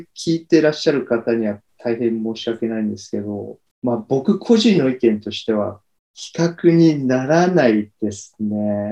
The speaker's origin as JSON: {"language": "Japanese", "country": "Australia", "tie": "born or raised there", "also_born_or_lived": "Tokyo, Japan", "said": "僕自身はオーストラリア生まれのオーストラリア育ちで"}